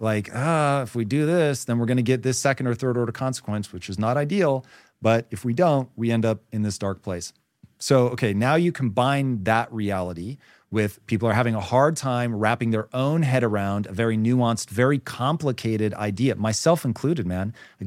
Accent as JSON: {"language": "English", "region": "Washington", "country": "United States", "said": "So I come from Washington State. They have something called McKinney-Vento."}